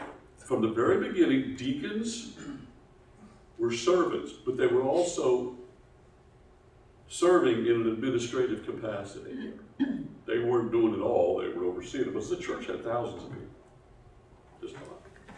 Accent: West Virginia, United States; also born or lived in North Carolina; now in Texas, United States; years before the people in North Carolina thought of me as one of them instead of an outsider, because I came from West Virginia.

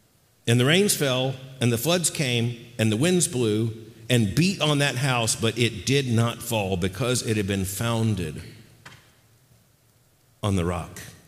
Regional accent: Florida, United States; I grew up in Florida where sinkholes are a problem.

